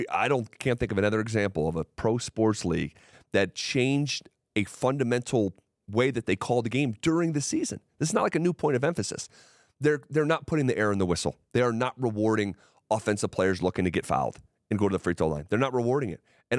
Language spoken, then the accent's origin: English; New York, United States; also born or lived in Denver; I grew up in New York and just didn't have the resources to make it at the time.